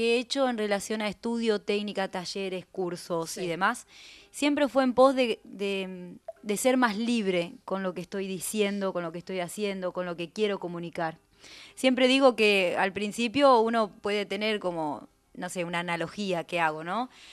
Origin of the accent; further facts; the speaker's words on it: Roque Pérez, Buenos Aires Province, Argentina; born there; nací en Roque Pérez, Provincia de Buenos Aires. Desde aquí, desde Capital, podemos imaginarnos yendo como para el lado de Ezeiza, Cañuelas, Lobos, Roque Pérez. Ajá. No es tan lejos, pero es pueblo, aunque en cantidad de habitantes ya es ciudad.